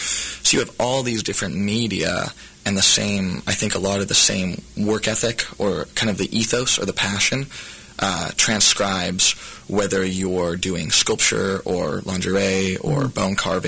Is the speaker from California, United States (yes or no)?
no; Independence, Missouri, United States; Yeah, I grew up in Independence. I went up to school in Maryville.